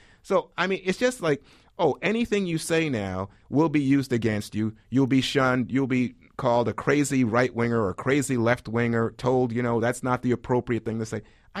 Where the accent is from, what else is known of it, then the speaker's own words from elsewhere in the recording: Brooklyn, New York, United States; Yeah, I grew up in Brooklyn. I read tabloids.